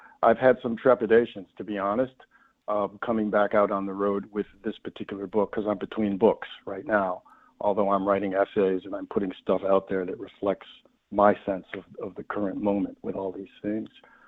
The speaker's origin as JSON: {"language": "English", "town": "Rochester", "region": "New York", "country": "United States", "tie": "born or raised there", "said": "It's my hometown, man. It's where I'm from."}